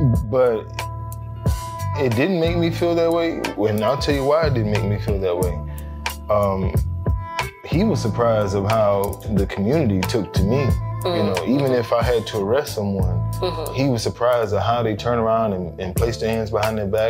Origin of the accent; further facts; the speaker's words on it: Alachua County, Florida, United States; I am from Alachua County, Florida.